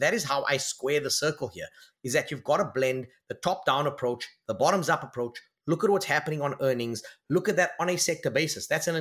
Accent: South Africa; As a South African investor, this has a material bearing, because South Africa is still viewed as a commodity-heavy economy, correctly or incorrectly.

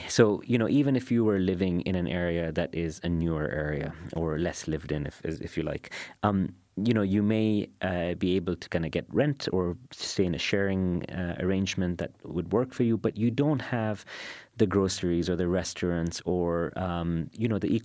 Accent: Karama, Dubai, United Arab Emirates; I grew up in Karama and I live in Dubai and I still go to Karama quite often.

